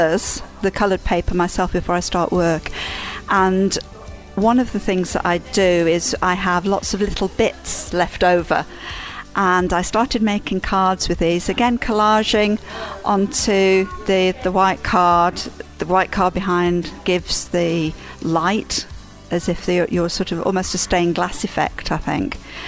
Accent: Rochdale, North West England, United Kingdom; now in Hebden Bridge, United Kingdom; I come from Rochdale, but I've had a studio here in Hebden Bridge for quite a long time now.

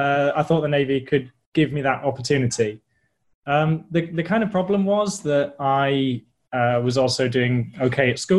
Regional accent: Wales, United Kingdom; I grew up in South Wales, kind of overlooking the Bristol Channel, right next to the sea.

